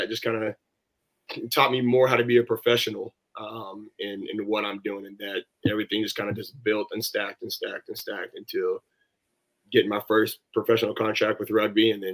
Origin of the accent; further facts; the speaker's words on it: Little Rock, Arkansas, United States; born there; I was born in Little Rock, Arkansas.